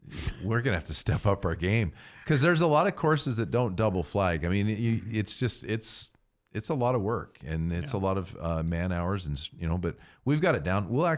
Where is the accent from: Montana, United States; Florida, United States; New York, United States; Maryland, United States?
Montana, United States; Gardner; You know, you've got like some place like I grew up in Gardner, Montana.